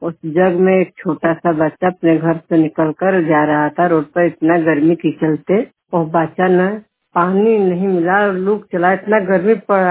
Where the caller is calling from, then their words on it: Bihar, India; जगदीशपुर से, सतना पंचायत कुदरा ब्लॉक से, कैमूर जिला से।